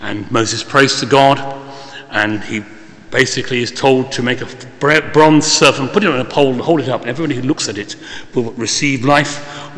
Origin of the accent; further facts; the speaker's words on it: Coventry, West Midlands, United Kingdom; born there; where I was born in Coventry